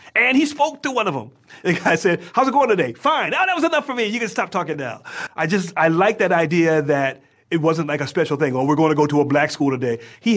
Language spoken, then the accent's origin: English; Philadelphia, Pennsylvania, United States; also born or lived in Massachusetts / Connecticut; Originally Philadelphia.